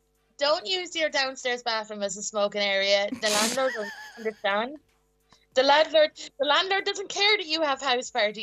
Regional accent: Midlands, United Kingdom; because I grew up in the Midlands.

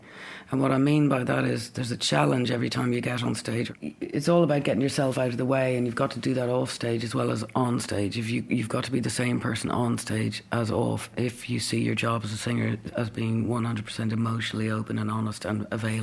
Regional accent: Ireland; It was uncool to be Irish. You wouldn't dream of singing your Irish accent.

